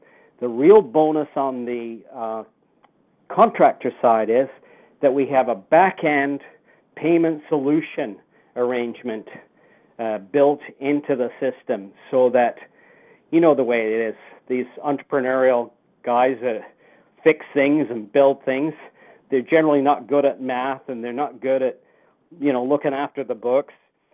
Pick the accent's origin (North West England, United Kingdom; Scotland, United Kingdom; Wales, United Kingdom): North West England, United Kingdom; now in Canada; Interestingly, I grew up in the UK, and I emigrated to Canada in 1967. I came over from Lancashire